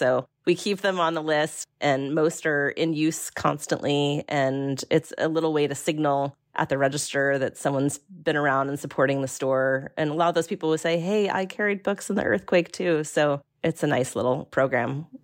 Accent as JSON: {"language": "English", "country": "Ireland", "said": "And then being Irish"}